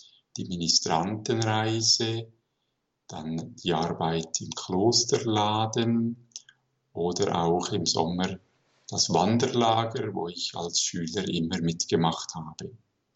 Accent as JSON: {"language": "German", "town": "Wollerau", "region": "Schwyz", "country": "Switzerland", "tie": "born or raised there", "said": "ich bin aufgewachsen in Wollerau, in einer christlichen Familie und war Ministrant in der Pfarrei St. Verena."}